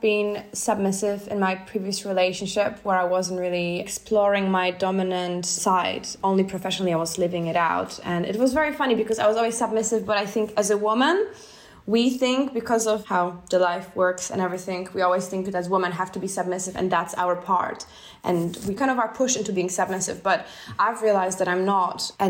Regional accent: Berlin, Germany; Yeah, I grew up in Berlin.

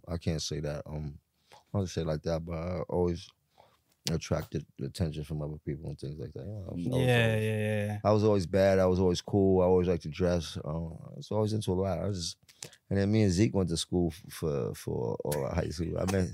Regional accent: Harlem, New York, United States; born there; I actually was born in Harlem. Yeah. I was born in Harlem at a hospital called Flower Fifth Avenue.

